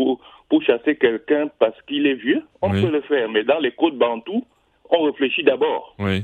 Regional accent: Cameroon; Je suis Camerounais.

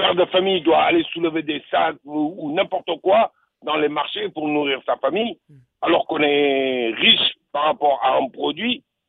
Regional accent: Senegal; Je suis Sénégalais, je sais ce que je vous dis.

